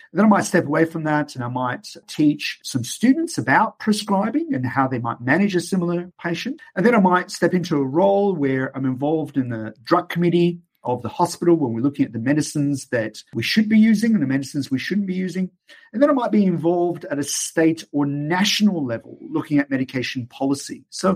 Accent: Iran; moved away; growing up in Iran all those years ago

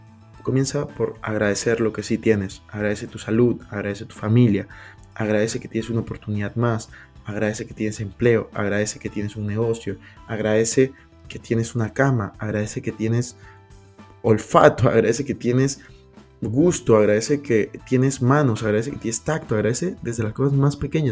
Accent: Peru; Yo soy de Perú y de verdad me encanta seguir a la selección.

